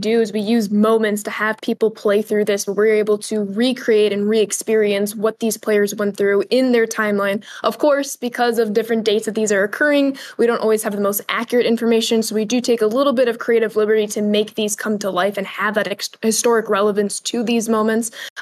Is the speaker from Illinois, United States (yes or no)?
yes; Chicago, Illinois, United States; I was born and raised in Chicago